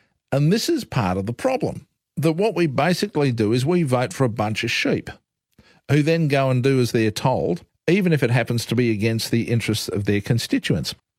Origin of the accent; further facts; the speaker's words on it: Australia; how happy are you as an Australian?